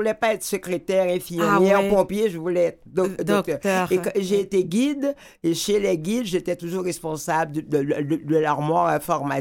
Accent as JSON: {"language": "French", "town": "Port-au-Prince", "region": "Ouest", "country": "Haiti", "tie": "born there", "said": "moi, je suis née en Haïti de parents, tous deux professeurs. Ma mère au primaire, mon père au secondaire, au lycée Pétion. Et je suis née dans une famille normale, moyenne en Haïti"}